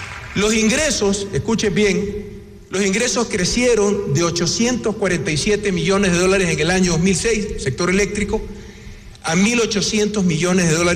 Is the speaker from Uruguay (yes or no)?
no; Ecuador; Y en cualquier lugar del mundo y con orgullo, decimos que somos ecuatorianos.